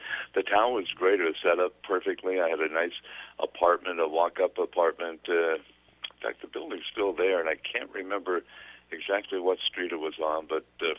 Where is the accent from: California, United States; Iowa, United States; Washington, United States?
Iowa, United States; Waterloo; Then I moved up back to my hometown of Waterloo, which is close to where Cedar Falls is, if anybody's familiar with northeast Iowa.